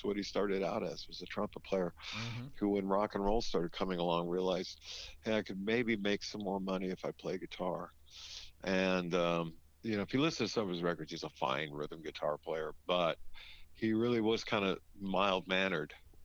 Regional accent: Downey, California, United States; Downey, California is about 15 miles southeast of downtown Los Angeles. And when I was a kid, Downey was it was transitioning from being orange groves and avocado groves and bean fields

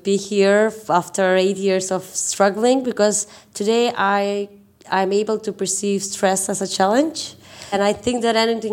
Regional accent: North Macedonia; from Macedonia, and I am a co-founder of the first deal platform on the Macedonian market

